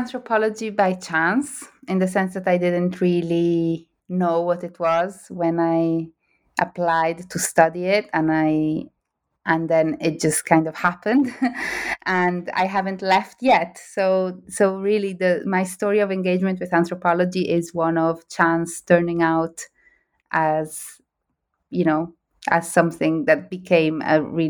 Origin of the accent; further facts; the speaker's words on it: Italy; the region where I grew up in Italy is a region that has seen a lot of migration from Morocco.